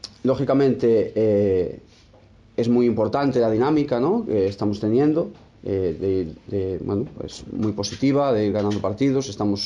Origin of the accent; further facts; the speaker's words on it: Ourense, Galicia, Spain; Para mí, que soy de aquí, de Ourense